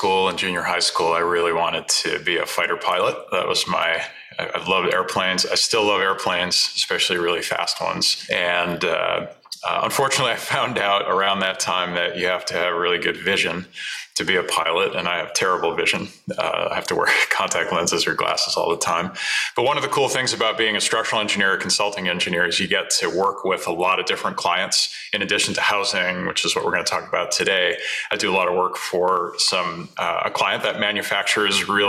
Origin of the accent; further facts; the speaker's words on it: Rhode Island, United States; I'm also from Rhode Island.